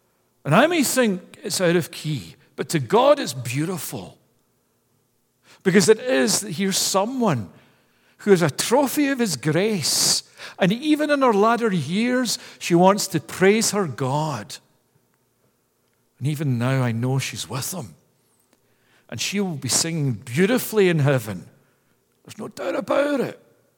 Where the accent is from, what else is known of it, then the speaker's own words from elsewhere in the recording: Scotland, United Kingdom; I can remember as a kid growing up in Scotland